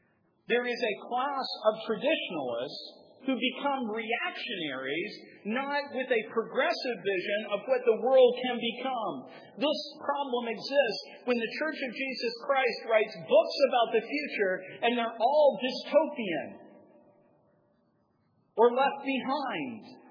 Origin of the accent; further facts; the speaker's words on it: West Virginia, United States; Now, I'm from West Virginia. Poor people are just as rotten as rich people. We just don't have the money to be as rotten. We are protected in West Virginia from the vices of the wealthy by our poverty.